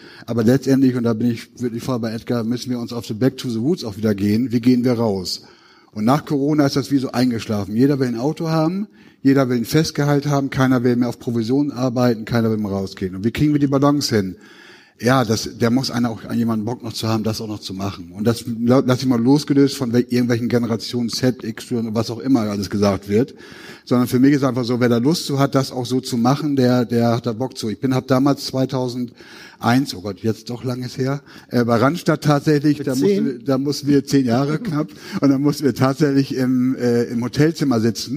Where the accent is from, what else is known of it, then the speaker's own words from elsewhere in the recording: Lower Saxony, Germany; wie man hört, ich komme aus Ostfriesland